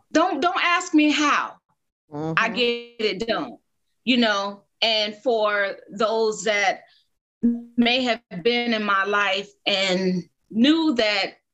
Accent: Augusta, Georgia, United States; In Augusta, because I was born and raised in Augusta, right?

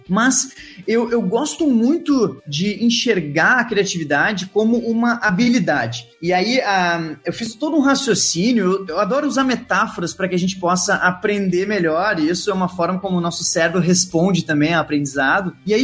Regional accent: Rio Grande do Sul, Brazil; accent: gaúcho; moved away as an adult; now in Portugal; mas meu sotaque não engana, eu sou gaúcho, né? Nascido no Rio Grande do Sul.

